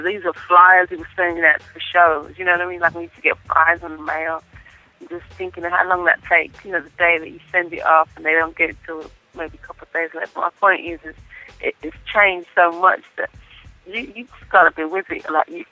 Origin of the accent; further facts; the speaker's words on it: Birmingham, West Midlands, United Kingdom; also born or lived in London; now in Atlanta, United States; being born and raised in Birmingham, England, moving to London, then coming to Atlanta, even just within those, you know, moves in terms of place and addresses